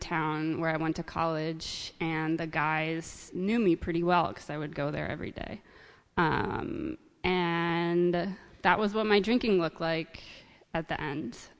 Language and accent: English; Chicago, Illinois, United States; So I am from Chicago. I grew up there.